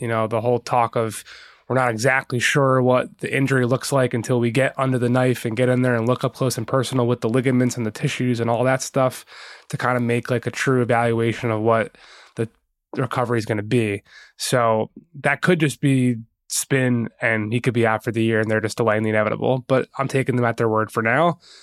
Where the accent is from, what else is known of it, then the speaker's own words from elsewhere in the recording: Philadelphia, Pennsylvania, United States; now in New York, United States; Philly New York would really be my matchup because I'm from Philly, live here.